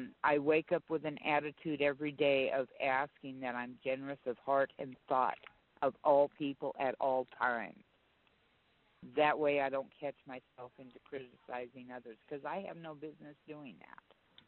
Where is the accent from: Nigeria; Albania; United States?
United States; Los Angeles, California; I'm originally from Los Angeles, and I was around during Charles Manson.